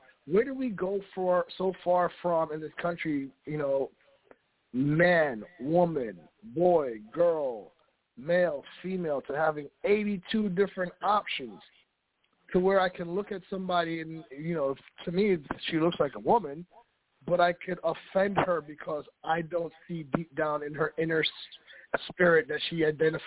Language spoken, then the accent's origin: English; Jamaica; now in United States; especially as an African-American, especially a Caribbean, of Caribbean descent, I'm from Jamaica. You know, I came in this country and I fought for every inch of everything that I've gotten.